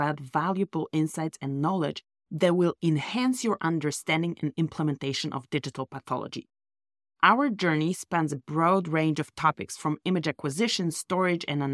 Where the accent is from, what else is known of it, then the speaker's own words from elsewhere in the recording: Poland; English is a second language; moved away as an adult; also born or lived in Germany; I'm originally from Poland, but went to do my veterinary pathology residency in Germany.